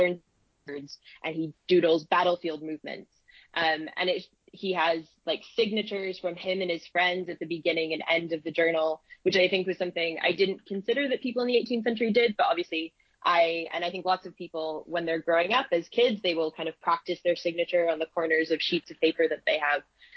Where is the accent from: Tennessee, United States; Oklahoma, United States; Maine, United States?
Maine, United States; And as I said earlier, I'm from Maine, so always to see that.